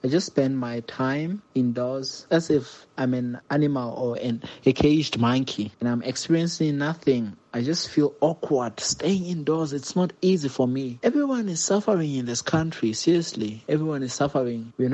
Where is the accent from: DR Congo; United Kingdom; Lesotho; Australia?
Lesotho; Maroganeng, Maseru District; English is a second language; I'm from Maroganeng, which is situated in Maseru district, which is the capital city of Lesotho.